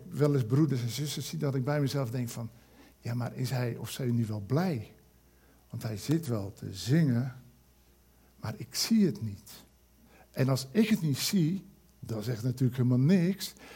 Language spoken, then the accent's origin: Dutch; Amsterdam, North Holland, Netherlands; Ik ben een voetballiefhebber uit Amsterdam.